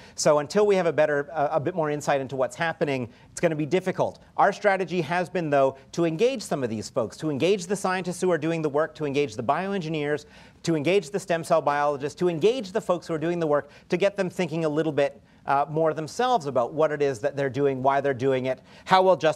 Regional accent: Canada; Then again, I'm Canadian

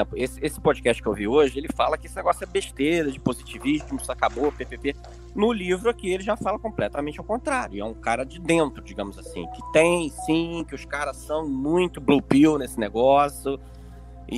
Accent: Rio de Janeiro, Brazil; É igual eu hoje, como carioca, eu não consigo mais conversar com carioca.

